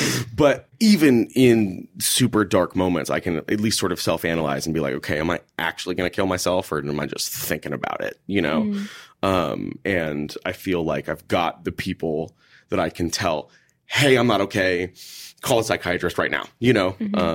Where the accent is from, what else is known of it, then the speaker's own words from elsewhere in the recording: Houston, Texas, United States; now in Minneapolis, United States; Cause I grew up in Houston, Texas, man. We didn't have, it turns out we had art, but I didn't know at the time. I'm from the suburbs where nothing happens.